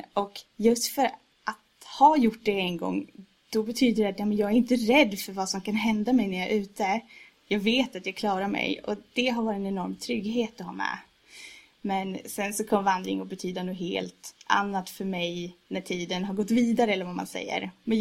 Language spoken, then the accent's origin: Swedish; Västerås, Västmanland County, Sweden; Så med tiden så kom jag att gå till stadsbiblioteket hemma i Västerås.